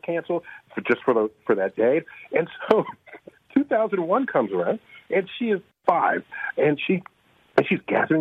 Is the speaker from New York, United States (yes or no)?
yes; New York City, New York, United States; I have a quick story to tell you about the Yankees, because I'm born and raised in the Bronx.